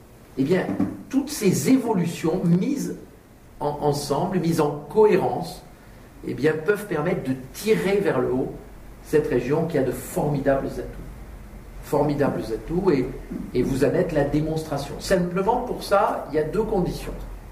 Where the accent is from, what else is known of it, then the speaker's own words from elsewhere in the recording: Toulouse, Occitanie, France; je suis Toulousain d'origine et donc évidemment ce territoire ne m'était pas inconnu.